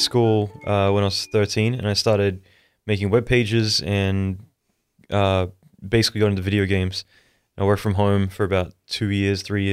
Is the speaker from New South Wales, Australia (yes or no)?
no; Brisbane, Queensland, Australia; I grew up in Australia, like Brisbane, Australia, which is just up north from Sydney.